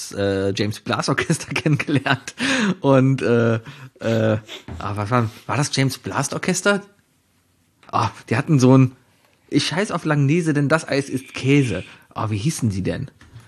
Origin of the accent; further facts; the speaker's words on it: Northern Germany, Germany; vor allem als Norddeutscher